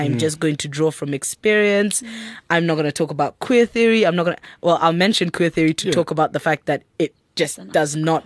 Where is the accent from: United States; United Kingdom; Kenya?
Kenya; now in South Africa; the fact that I live in South Africa as a Kenyan